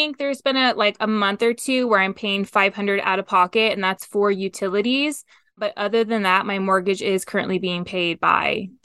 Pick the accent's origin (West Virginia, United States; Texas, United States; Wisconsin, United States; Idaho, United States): Texas, United States; Houston; No, I'm actually from Texas, Houston, Texas.